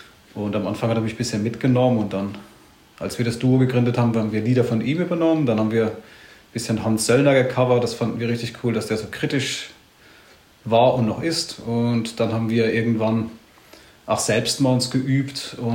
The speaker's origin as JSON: {"language": "German", "region": "Thuringia", "country": "Germany", "said": "wenn ich dann zum Menschen sage, wo kommst du eigentlich her? Ja, Landkreis Sonneberg"}